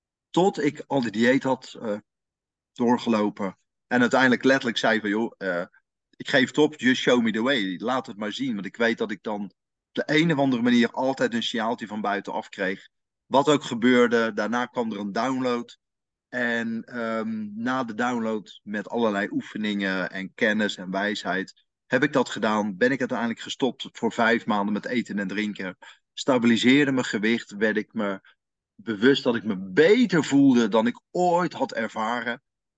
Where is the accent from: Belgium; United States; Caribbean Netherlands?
Caribbean Netherlands; Bonaire; now in Netherlands; Ik ben in Nederland geboren bij hele aardse ouders. Opgegroeid op de Antillen, Bonaire. Naar Bonaire terug naar Nederland gekomen, gaan werken, carrière gemaakt.